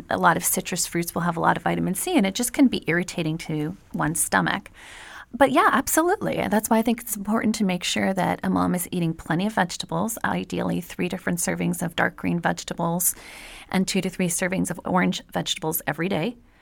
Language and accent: English; Quebec, Canada; But of course, I'm from Canada and from Quebec, so I love maple anything.